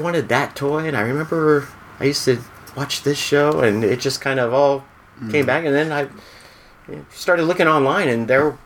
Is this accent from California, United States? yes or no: yes; Santa Monica, California, United States; I grew up in Santa Monica, city of Santa Monica, so I went to Santa Monica Elementary School